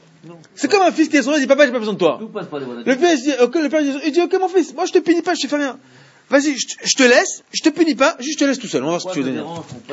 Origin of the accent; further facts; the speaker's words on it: France; On est des Français juifs. Français juifs, tu vois. Je suis Français et je suis aussi juif. Je suis citoyen.